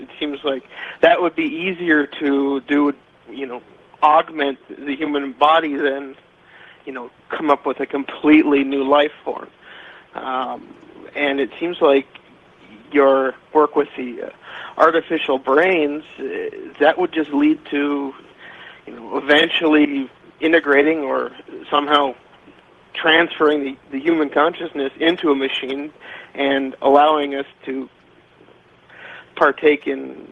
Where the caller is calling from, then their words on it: Henderson, Nevada, United States; I'm calling from Henderson, Nevada.